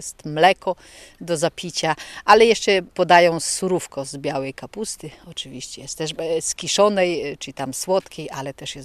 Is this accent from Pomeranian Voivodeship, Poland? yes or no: no; Nowogród, Podlaskie Voivodeship, Poland; Ja z Nowogrodu akurat.